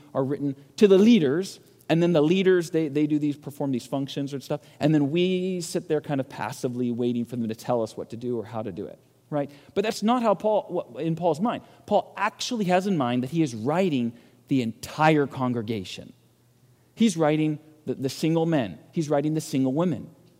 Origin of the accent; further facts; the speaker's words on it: California, United States; I grew up in California.